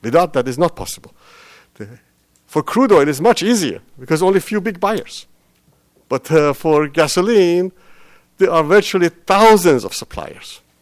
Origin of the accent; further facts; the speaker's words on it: Isfahan, Iran; One is in my hometown in Isfahan